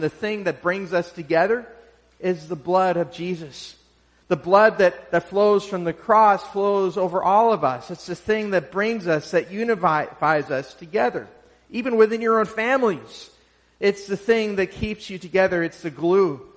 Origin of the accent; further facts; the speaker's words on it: Minnesota, United States; Now here, I'm from Minnesota, many of you may know, and I'm having a hard time with this sermon today because do you say rooted or rooted?